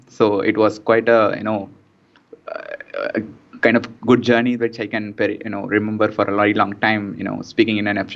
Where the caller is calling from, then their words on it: Chennai, Tamil Nadu, India; I'm calling from Chennai, India. It's 9:30 p.m. over here.